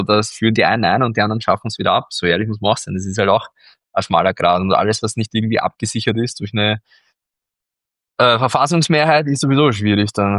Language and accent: German; Austria; muss man halt so hinnehmen als Österreicher